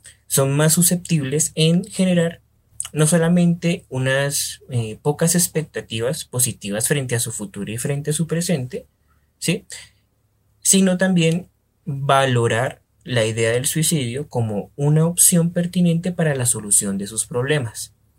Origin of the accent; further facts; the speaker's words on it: Colombia; soy psicólogo de Colombia